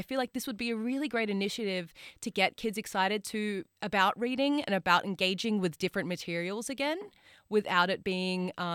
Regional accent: Sydney, New South Wales, Australia; You know, I'm actually from Western Sydney myself. That's where I hail from and grew up there.

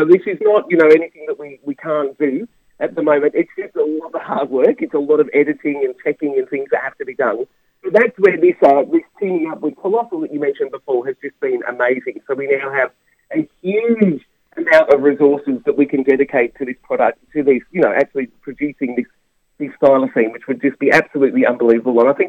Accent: Australia; but also amazing as an Australian

